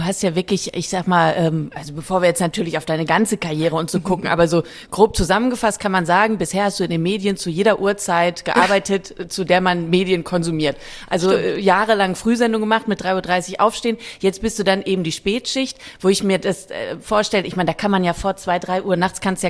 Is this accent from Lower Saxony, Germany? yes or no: no; North Rhine-Westphalia, Germany; in Big City Bösingfeld mit ein paar tausend Einwohnern.